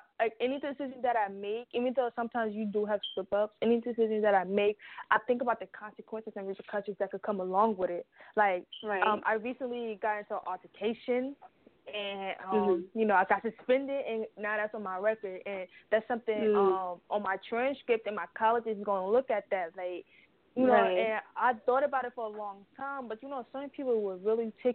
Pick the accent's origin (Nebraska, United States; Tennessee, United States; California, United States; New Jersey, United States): New Jersey, United States; I'm from North Jersey, and that's like what like a dangerous place